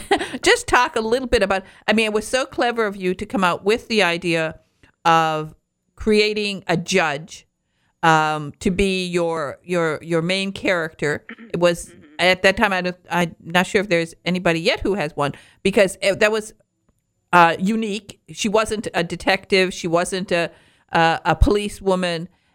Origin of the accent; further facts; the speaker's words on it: Michigan, United States; You know, I come from the Upper Peninsula of Michigan. And, of course, there we have a 100-year-old farm.